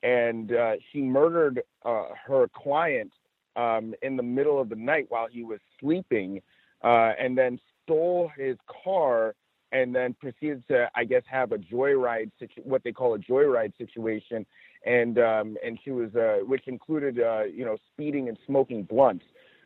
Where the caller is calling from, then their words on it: Santa Monica, California, United States; I'm calling from Santa Monica, California.